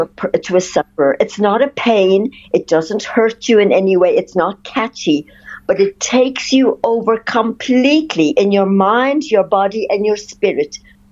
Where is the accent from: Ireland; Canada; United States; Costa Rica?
Ireland; Plus my life growing up in Ireland, you know, how it was with my parents, the trauma that happened, which resulted in my anxiety, I believe.